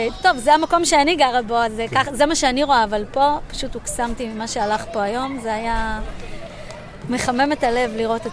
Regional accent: Gitit, West Bank, Palestine; אני מבקעת הירדן במושב גיתית.

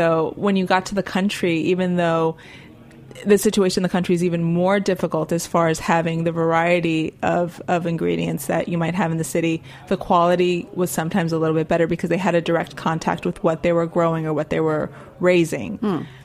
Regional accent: Miami, Florida, United States; now in New York, United States; I think I've living in New York after growing up in Miami, not necessarily having like central air

